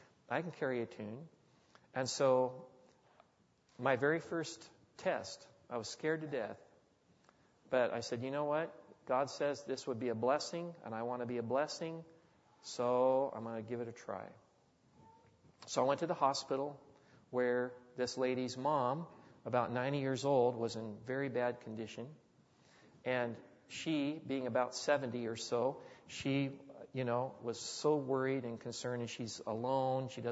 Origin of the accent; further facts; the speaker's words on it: United States; As an American, as a red-blooded American, I'm not all hep on government, okay?